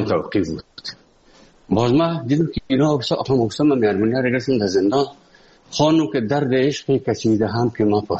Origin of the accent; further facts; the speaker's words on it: Afghanistan; also born or lived in Moscow, Russia; از افغانستان برامدیم آمدیم سه مسکو. 4 سال مسکو به بسا سختی وردم شدید یا زندگی رو تیر کردیم